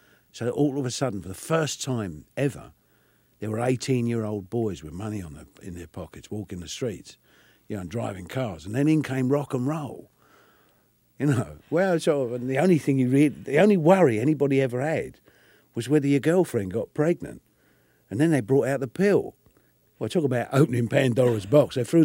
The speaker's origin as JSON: {"language": "English", "town": "Bury St Edmunds", "region": "East of England", "country": "United Kingdom", "tie": "born there", "said": "Well, I was born in Bury St. Edmunds. That's in Suffolk"}